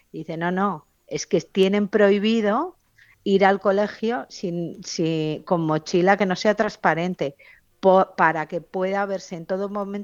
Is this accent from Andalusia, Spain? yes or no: no; Pamplona, Navarre, Spain; Ya sabéis que soy de Pamplona